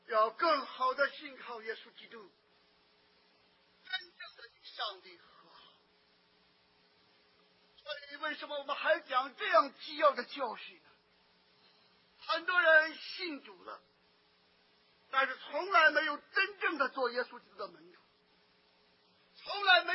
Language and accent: Chinese; China; 我少年时期读书，我们大家都知道来自大陆，为中华之崛起而什么读书